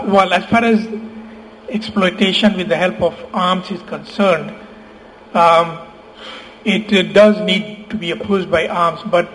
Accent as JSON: {"language": "English", "region": "Bihar", "country": "India", "said": "Well, I'm from Bihar in India."}